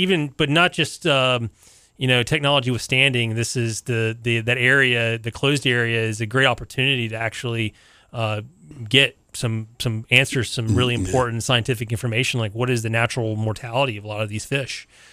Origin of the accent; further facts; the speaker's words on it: North Carolina, United States; also born or lived in Miami; I'm no stranger to hurricanes. Growing up in North Carolina.